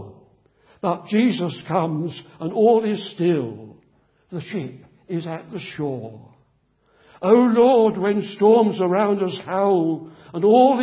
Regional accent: Bedford, East of England, United Kingdom; born there; I'm very proud of Bedford. I was born in Bedford. It's a good town. It's a great town.

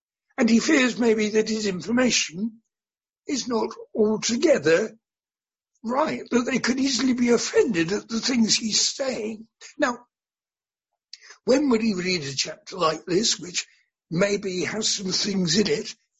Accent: Nigeria; that it's the culture we come from. We come from Nigeria, and there are those there from the West Indies.

